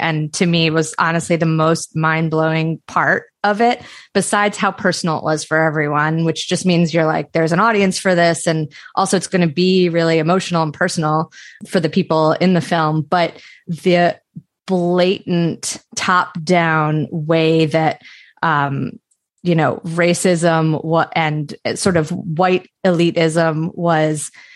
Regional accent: Pennsylvania, United States; I mean, so for me, I grew up outside of Philadelphia. I went to like a small Jewish day school

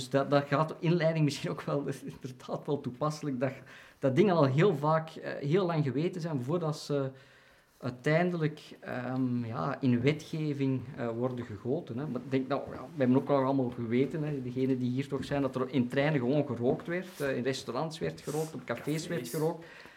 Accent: Rijkevorsel, Antwerp, Belgium; Dus ik ben opgegroeid in Eikenvorsel.

